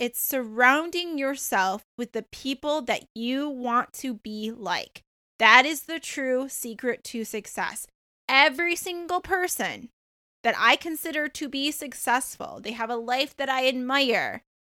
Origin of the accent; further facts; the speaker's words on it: Michigan, United States; Because I grew up in Michigan and we don't often say that. We say you guys.